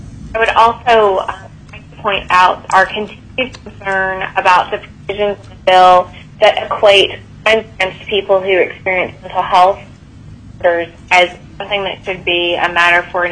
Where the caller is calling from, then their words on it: Fairbanks, Alaska, United States; I'm calling from the Fairbanks Legislative Information Office.